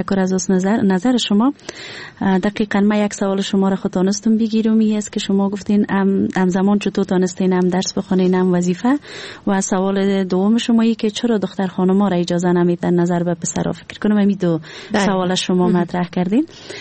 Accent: Kabul, Afghanistan; زمانی که نورستان مسلمان شده، یعنی چند پشت بیشتر کابل آمدن و ما کابل نشین شدیم و همینجا زندگی کردیم. بعدن هم باز بیرون از افغانستان بودیم زمانی که دوباره پس آمدیم.

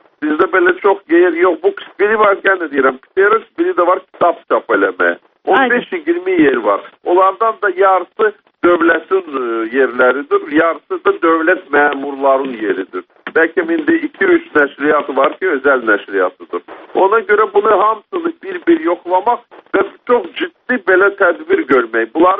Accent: Baku, Azerbaijan; born there; Mən Bakını çox sevirəm. Burada anadan olmuşam. Bu mənim doğma şəhərimdir.

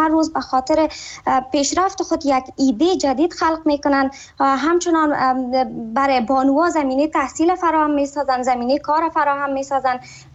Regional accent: Afghanistan; من از حیث یک بانوی افغانستان که در کشور خودم بزرگ شدم، درس خواندم و یا همونجا سالها تحصیل کردم، کار کردم

